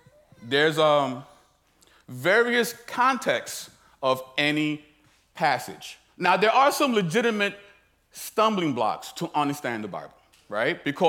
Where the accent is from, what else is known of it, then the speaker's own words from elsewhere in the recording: Brooklyn, New York, United States; Now, growing up, I'm from South Brooklyn. Right, that's below Fifth Avenue Park Store. Everybody knows how Brooklyn is.